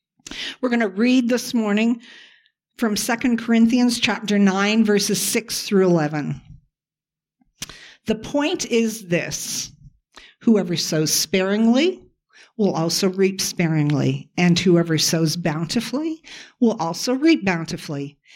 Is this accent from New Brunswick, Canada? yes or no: no; Kitchener, Ontario, Canada; I grew up in Kitchener.